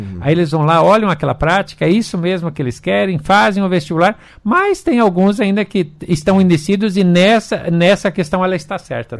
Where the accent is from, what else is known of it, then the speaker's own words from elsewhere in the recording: Brazil; isso é positivo para todos nós, que somos consumidores, que somos brasileiros